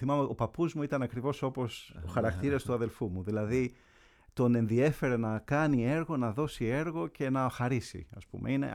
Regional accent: Kifisia, Attica, Greece; also born or lived in Karpathos; Έχω γεννηθεί στην Κάρπαθο, στη Βολάδα Καρπάθου. Ήμουν εκεί μέχρι τα 8 μου χρόνια. Μετά ήρθαμε όλοι μαζί στην Κηφισιά, όπου ήταν και που είχε γεννηθεί η μητέρα μου. Ναι. Και μεγάλωσα εδώ, μεγάλωσα στην Κηφισιά, στο Λύκειο της Κηφισιάς, στο περίφημο πρώτο Λύκειο

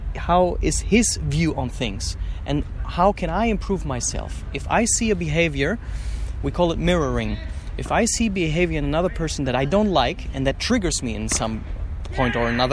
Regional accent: Germany; I came from Germany I invested all my holidays first to come down and really cultivate the land together with the guys.

